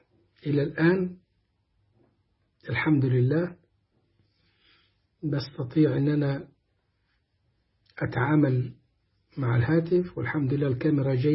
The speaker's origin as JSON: {"language": "Arabic", "country": "Egypt", "said": "عندنا في مصر"}